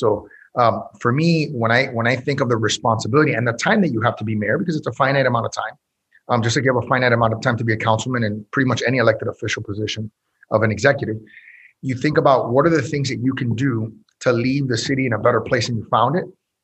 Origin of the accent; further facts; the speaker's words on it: Miami, Florida, United States; I think part of it is because I was born here in Miami.